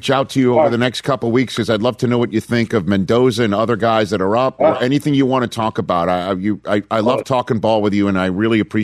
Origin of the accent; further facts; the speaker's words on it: Staten Island, New York, United States; I was growing up in Staten Island, New York, Steve, watching the Rose Bowl